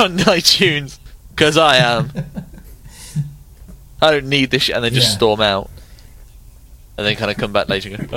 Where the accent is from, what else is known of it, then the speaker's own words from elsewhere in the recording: England, United Kingdom; But I'm English.